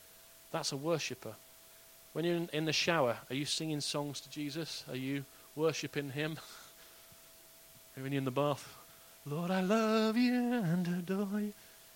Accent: United States; I'm American.

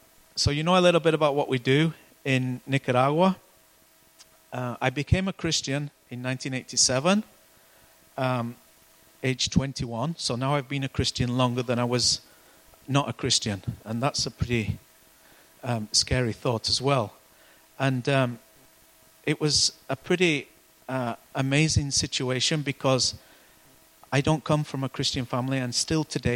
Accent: Burnley, North West England, United Kingdom; But I didn't know any Christians in my town. I come from Burnley originally. My family grew up in Burnley.

